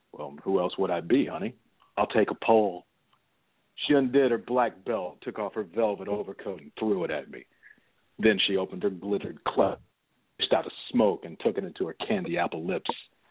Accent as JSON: {"language": "English", "town": "Chicago", "region": "Illinois", "country": "United States", "said": "I'm recognized as being a Chicagoan, you know, and writing, you know, quintessential Chicago stories more so than anything else."}